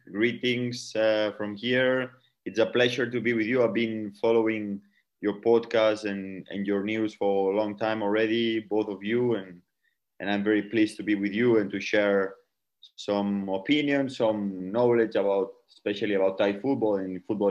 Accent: Barcelona, Catalonia, Spain; English is a second language; moved away as an adult; now in Thailand; I come from Barcelona, Spain. I grew up there, and I was there until my 23 years old. So I grew up very close to Barcelona and Barça, FC Barcelona environment.

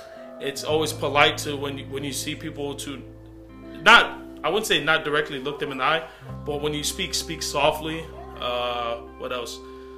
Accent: Vava'u, Tonga; I come from Vava'u in Tonga, that my mom and dad are just a couple miles away from each other as far as in villages.

